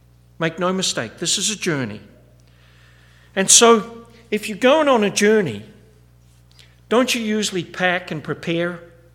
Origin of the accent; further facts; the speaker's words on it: New Zealand; moved away; I remember when I grew up back in New Zealand, when I left there, there was no Saturday and Sunday shopping at all.